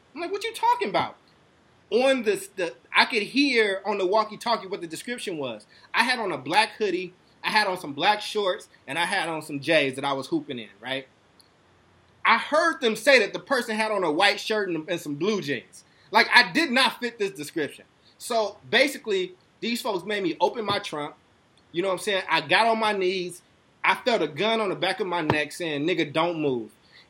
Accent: Oakland, California, United States; also born or lived in Chicago, United States; I'm from Chicago. I was born in Chicago. I'm an Oakland boy. I spent the majority of my life here.

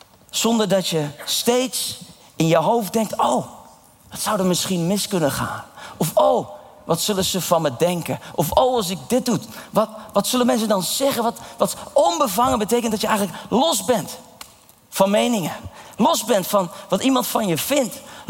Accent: The Hague, South Holland, Netherlands; Ik groeide op in Den Haag in een omgeving waar heel veel nood in de wereld was, veel ellende.

